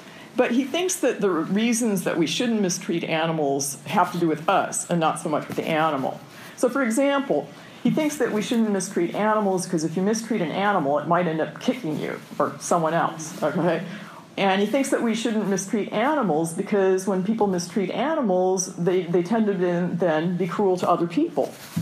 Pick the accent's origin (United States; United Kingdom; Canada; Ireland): United States; California; Like, for example, I'm from Southern California.